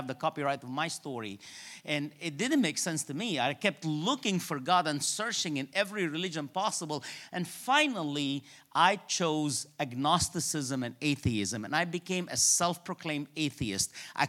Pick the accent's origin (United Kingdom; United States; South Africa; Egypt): Egypt; Cairo, Cairo Governorate; now in Toronto, Canada; I was born and raised in Cairo, Egypt. And I was born in a Coptic family.